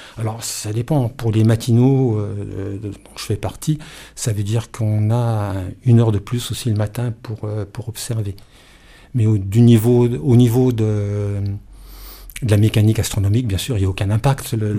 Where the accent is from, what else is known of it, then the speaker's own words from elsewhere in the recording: Auvergne-Rhône-Alpes, France; et chez moi, en Ardèche, ben